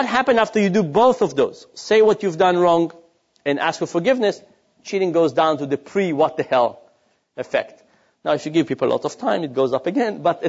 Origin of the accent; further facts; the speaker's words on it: Israel; I grew up in Israel